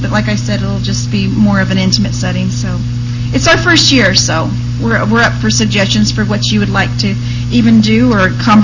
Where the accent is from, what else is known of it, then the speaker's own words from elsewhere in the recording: Sedona, Arizona, United States; I'm from Sedona, Arizona.